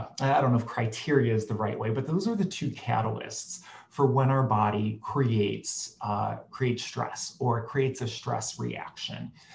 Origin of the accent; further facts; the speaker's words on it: Cleveland, Ohio, United States; the Cleveland Clinic, which, by the way, is where I was born and raised in Cleveland.